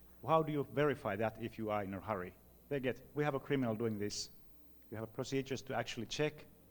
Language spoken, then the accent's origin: English; Finland; English is a second language; from Finland